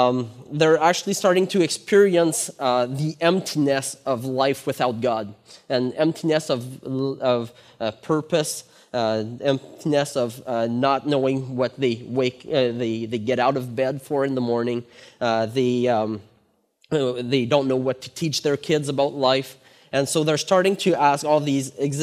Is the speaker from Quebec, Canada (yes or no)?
yes; Sherbrooke, Quebec, Canada; first language French; English is a second language; Very French-speaking, so sorry for my accent and sorry for my vocabulary. It might not be the best.